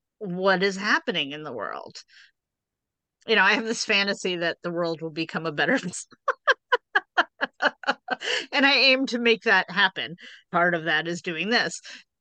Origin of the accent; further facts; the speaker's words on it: Las Vegas, Nevada, United States; I grew up in Las Vegas.